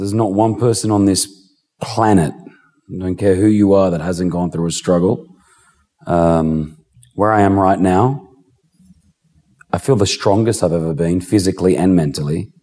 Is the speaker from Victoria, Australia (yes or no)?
no; Sydney, New South Wales, Australia; Growing up in Sydney was beautiful.